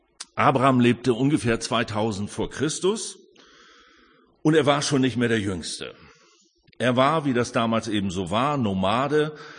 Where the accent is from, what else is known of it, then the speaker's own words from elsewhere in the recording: Hamburg, Germany; Ich komme aus Hamburg.